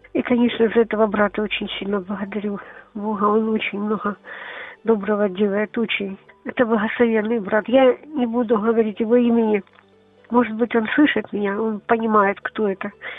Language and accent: Ukrainian; Zaporizhzhia, Zaporizhzhia Oblast, Ukraine; Я із Запоріжжя